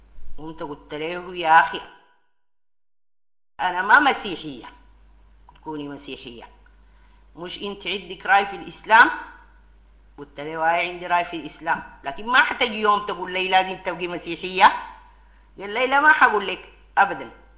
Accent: Sudan; لازم نحن من السودان نعمل لهم جيش

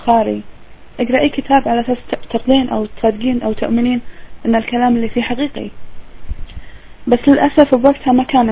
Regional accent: Kuwait; وكنت انا كويتيه عموما، ما عندي مشكله ان انا اقول ان انا كويتيه. كنت موجوده خارج الكويت، كنت مسافره على اساس ان دراسه في امريكا

